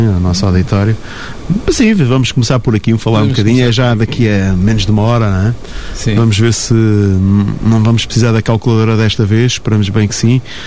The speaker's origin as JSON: {"language": "Portuguese", "country": "Portugal", "said": "Enquanto português, e adepto da seleção nacional"}